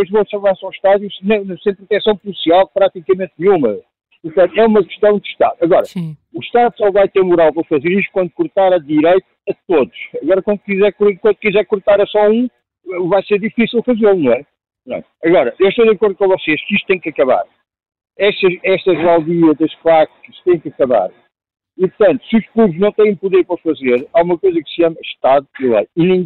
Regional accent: Lisbon, Portugal; now in Óbidos, Portugal; Eu sou vivo em Óbidos, mas sou de Lisboa.

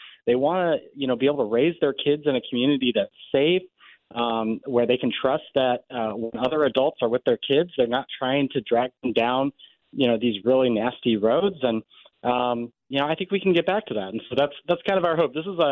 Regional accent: Illinois, United States; we're both from Illinois, so we were pretty gung-ho for coming in there.

